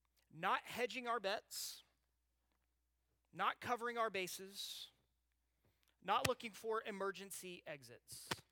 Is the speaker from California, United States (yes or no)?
no; Bentonville, Arkansas, United States; So I'm from Bentonville. We have the headquarters of a little mom and pop shop, so that everybody works for.